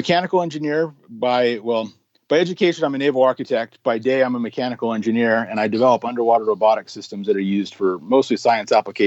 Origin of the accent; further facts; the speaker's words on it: California, United States; also born or lived in Hawaii; I actually have lived in a lot of very touristy destinations, including Hawaii, and I grew up in California. So the Cape is great, but I'm not a New Englander, so I'm still adjusting to the winters.